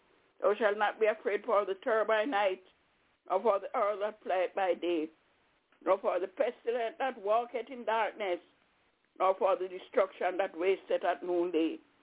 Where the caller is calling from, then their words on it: Albany, New York, United States; I'm calling from Albany, New York.